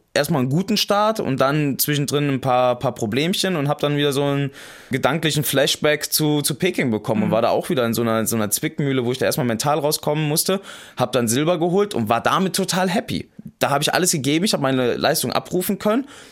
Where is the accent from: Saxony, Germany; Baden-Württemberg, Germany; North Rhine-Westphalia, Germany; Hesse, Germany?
Hesse, Germany; also born or lived in Rhineland; Ja, da bin ich groß geworden. Ich bin zwar gebürtig aus dem Rheinland, aber ich bin in Hessen groß geworden.